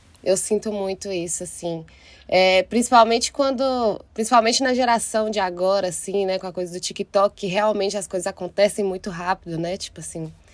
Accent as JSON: {"language": "Portuguese", "town": "Itaobim", "region": "Minas Gerais", "country": "Brazil", "also_born_or_lived": "Montes Claros / Belo Horizonte", "moved": "as an adult", "lives_now": "São Paulo, Brazil", "said": "Eu saí de Itaiobeiras, fui para Montes Claros para ser cantora. Montes Claros é tipo a maior cidade do norte de Minas. E eu fui para Montes Claros para ser cantora. Depois fui para Belo Horizonte. E agora tô em São Paulo."}